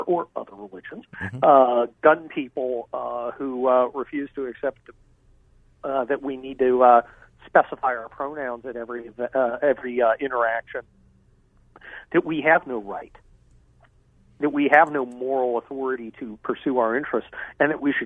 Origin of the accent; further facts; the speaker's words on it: Los Angeles, California, United States; Look, I'm from Los Angeles, of course.